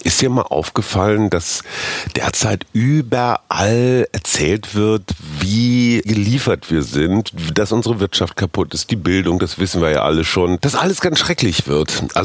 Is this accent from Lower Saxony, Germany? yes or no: no; Münster, North Rhine-Westphalia, Germany; zumal ich auch noch in meiner Heimatstadt Münster bin.